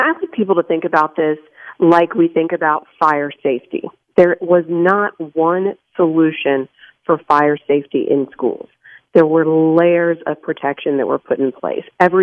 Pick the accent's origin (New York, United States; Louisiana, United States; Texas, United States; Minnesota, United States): Texas, United States; My home state of Texas, we've got provisions for arming teachers